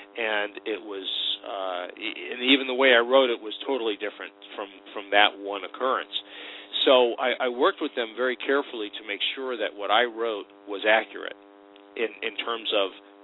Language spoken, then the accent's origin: English; East Coast, United States; now in West Coast, United States; From the East Coast, and you know